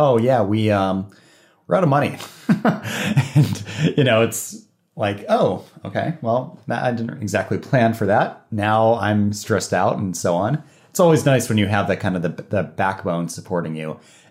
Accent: Florida, United States; now in Virginia, United States; I'm from Florida where I'm used to not having that too. And then moving up to Virginia.

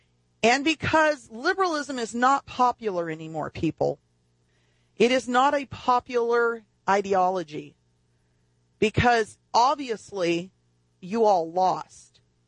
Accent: Texas, United States; born there; I'm trying to get my old parents to move to Texas because I was born in Texas.

